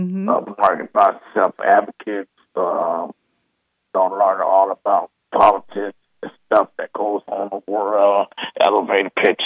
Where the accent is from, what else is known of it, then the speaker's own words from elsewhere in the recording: Lansing, Illinois, United States; born there; now in Madison, United States; I'm 38 years old. I'm calling for the Lansing area. I was born in the Lansing area, but now I live in the Madison area.